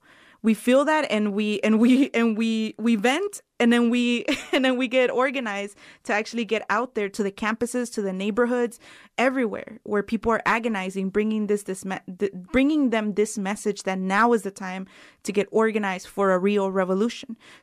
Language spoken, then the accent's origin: English; Los Angeles, California, United States; just to take Los Angeles, for example, where I grew up in South Central Los Angeles